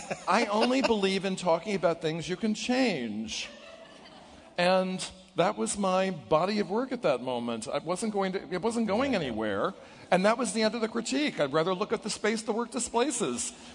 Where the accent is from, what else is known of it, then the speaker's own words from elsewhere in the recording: Washington, District of Columbia, United States; So then I started to run away to Rock Creek Park. I grew up in Washington.